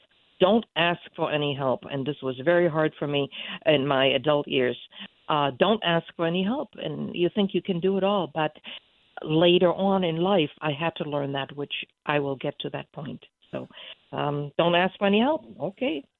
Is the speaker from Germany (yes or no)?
yes; Fulda, Hesse, Germany; English is a second language; I grew up in Fulda, which is in Hesse, Germany. It's between Frankfurt and Kassel.